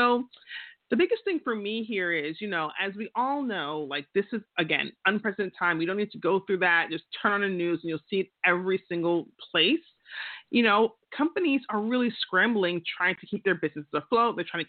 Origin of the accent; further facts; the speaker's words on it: Queens, New York, United States; I'm from Queens. That's how we do things, you know? We just talk.